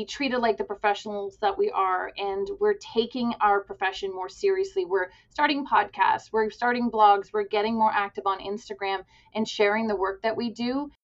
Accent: Canada; And I'm very grateful that as a Canadian, I can bring that to my Canadian audience

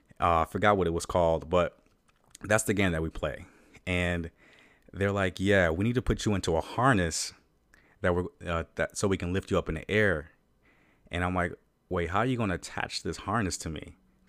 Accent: Detroit, Michigan, United States; So I say like, hey, Ellen, I'm from Detroit.

